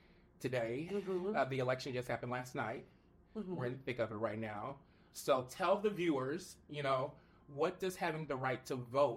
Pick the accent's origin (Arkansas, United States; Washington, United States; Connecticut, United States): Arkansas, United States; I'm from Red, Arkansas, but, you know, I am a Democrat all the way.